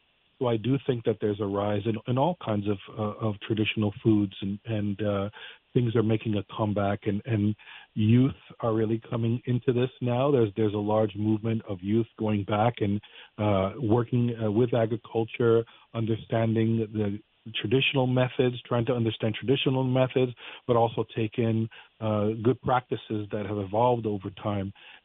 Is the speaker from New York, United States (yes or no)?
yes; New York, United States; born there; My family comes from the island. Both my parents were born on the island. They came here. I was born here in New York, but fortunately, I was brought back and forth quite regularly